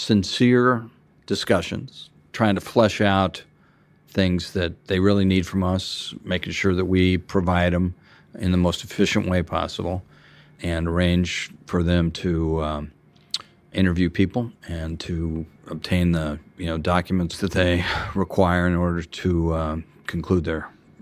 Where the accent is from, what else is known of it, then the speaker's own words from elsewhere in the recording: Kansas, United States; I loved growing up in Kansas.